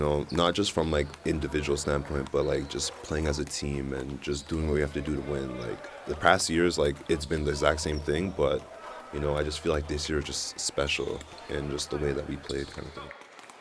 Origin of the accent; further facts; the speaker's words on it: Mississauga, Ontario, Canada; I'm from Mississauga, Ontario.